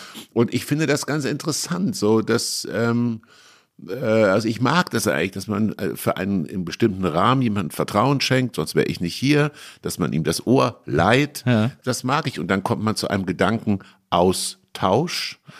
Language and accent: German; Kassel, Hesse, Germany; habe ich mir so ein kleines Buch, was es noch heute existiert, gekauft in Kassel, wo ich aufgewachsen bin.